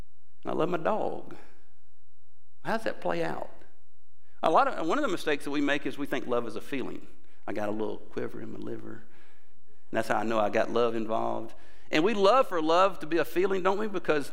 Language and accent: English; Mississippi, United States; And I'm from Mississippi, so I said, well, I just want to be clear.